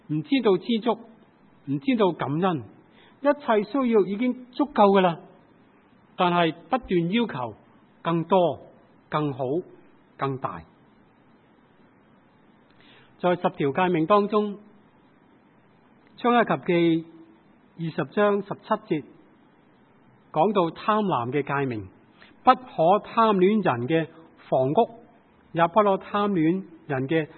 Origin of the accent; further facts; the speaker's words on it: China; 正所谓我们中国人说，就算他打跛脚了，一世都不需要愁吃喝。